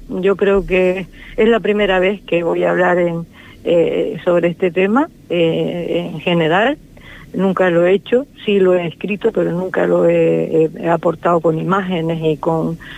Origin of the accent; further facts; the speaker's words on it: Tenerife, Canary Islands, Spain; en cada una, yo soy de Tenerife y hay una cultura del agua diferente